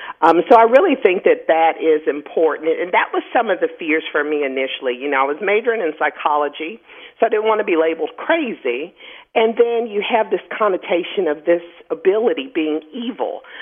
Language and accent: English; Pensacola, Florida, United States; born there